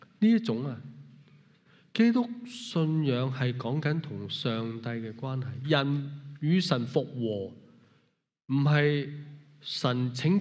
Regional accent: Hong Kong; 我们香港人或者中国人有句说话

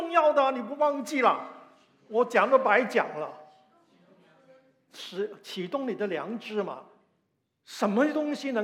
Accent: Guangdong, China; 如我们广东话有句话说啊

